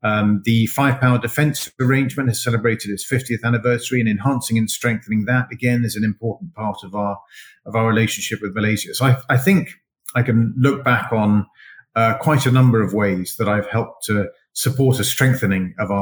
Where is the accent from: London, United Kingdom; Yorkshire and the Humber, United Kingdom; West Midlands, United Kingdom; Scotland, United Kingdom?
Scotland, United Kingdom; I'm Scottish, so of course, follow our team.